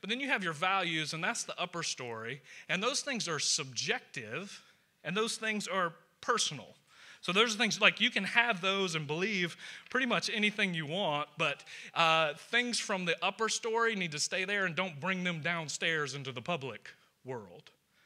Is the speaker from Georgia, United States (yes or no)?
yes; Georgia, United States; accent: Georgia; So if you're kind of new here, I'm from Georgia. If you can't tell, I'm not from around here. The accent is from Georgia.